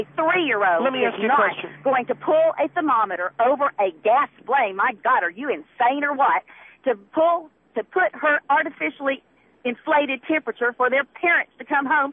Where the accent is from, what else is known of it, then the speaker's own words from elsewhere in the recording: Arkansas, United States; also born or lived in California; And yes, I'm from Arkansas, and I don't treat black people the way you are demeaning them at this very moment right now.